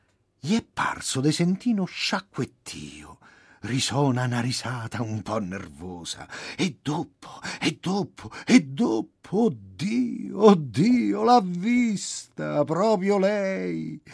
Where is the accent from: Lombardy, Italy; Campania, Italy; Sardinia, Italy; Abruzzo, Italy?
Abruzzo, Italy; Sulmona; born there; accent: Abruzzese; io sono nato a Sulmona, ma tra il mio abruzzese e il dialetto romano non ci corre poi questa gran differenza.